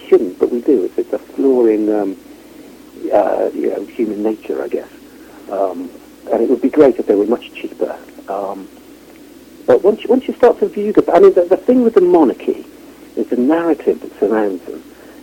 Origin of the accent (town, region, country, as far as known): Wales, United Kingdom; born or raised there; also born or lived in Midlands, England